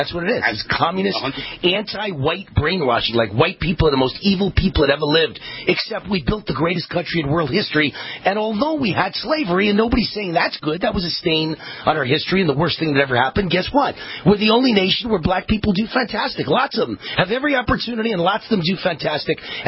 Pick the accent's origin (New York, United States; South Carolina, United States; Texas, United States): New York, United States; I'm from New York myself, and I welcome Kevin Smith to the show.